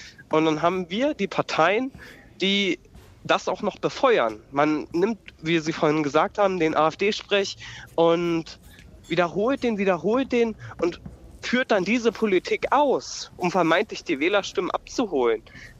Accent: Brandenburg, Germany; Liegt vielleicht auch an der Region, in der ich lebe. Ich komme aus dem Spreewald. Wir haben einen vergleichsweise niedrigen Migrationsanteil.

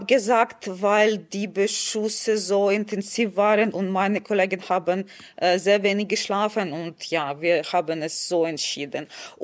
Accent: Kyiv, Ukraine; ich komme aus Kiew

